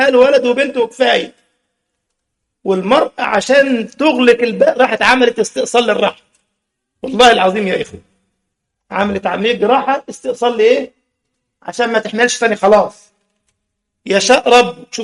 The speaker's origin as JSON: {"language": "Arabic", "country": "Egypt", "said": "كنا نعرف بعض الأسر عندنا في مصر مشيوا مع الموجة دي"}